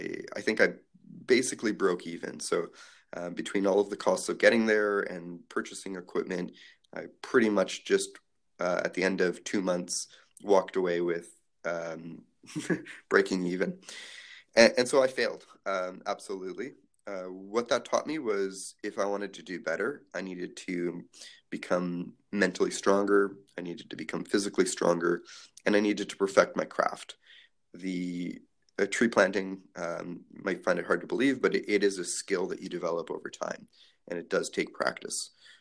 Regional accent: Toronto, Ontario, Canada; also born or lived in Jerusalem; now in Cumberland, Canada; I was actually born in Jerusalem, in Israel. I was raised in Toronto. So something different about me is that I grew up in Canada's largest city, right downtown. And now I'm living in a small town, Cumberland, BC, a town of less than 4,000 people.

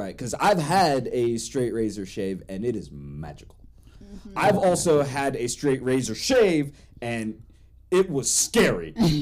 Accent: United States; I don't know why I'm doing like an old English accent, mainly because I'm American.

